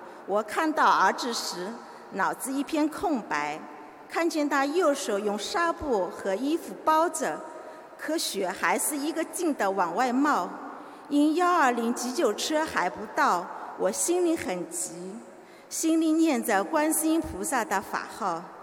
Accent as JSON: {"language": "Chinese", "region": "Shanghai", "country": "China", "said": "我是上海的"}